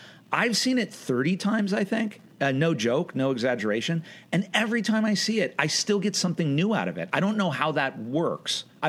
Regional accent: Los Angeles, California, United States; also born or lived in Orange County; I'm a Los Angeles native. I was born in Granada Hills in 1977.

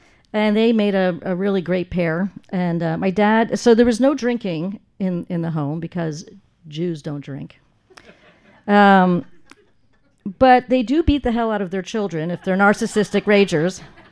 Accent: Miami, Florida, United States; born there; I was born in Miami, Florida, and my mother is a Holocaust survivor.

